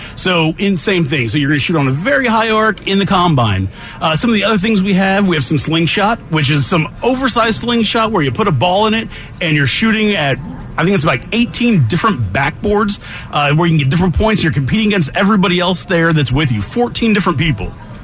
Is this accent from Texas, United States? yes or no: yes; Houston, Texas, United States; Houston, buddy.